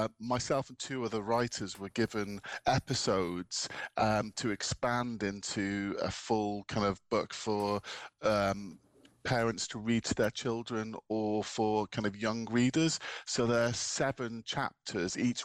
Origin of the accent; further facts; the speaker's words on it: Wigan, North West England, United Kingdom; I'm originally from Wigan myself